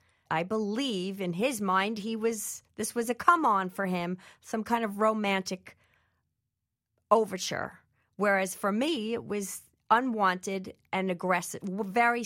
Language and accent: English; New York, United States; I moved back home after my divorce. I'm from New York. You know, I live in the backyard of Trump land.